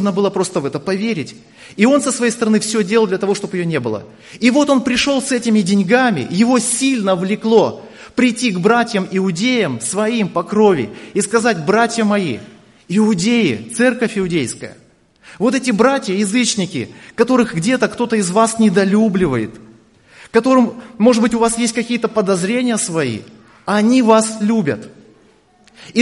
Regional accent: Kamchatka Krai, Russia; born there; Родился на Камчатке. Мои дедушка с бабушкой жили в Богородске по матери.

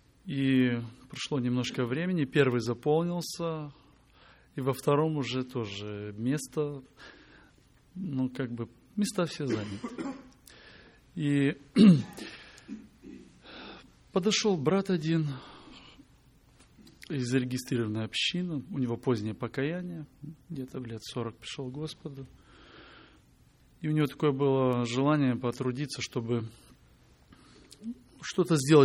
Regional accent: Chișinău, Moldova; Я из Кишинева, из Молдавии.

